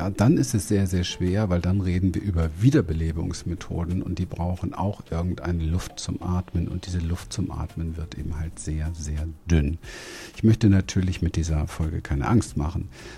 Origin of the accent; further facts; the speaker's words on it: Berlin, Germany; Ich bin ja in sehr armen Verhältnissen groß geworden in Berlin. Ich bin ein Berliner Hinterhofskind.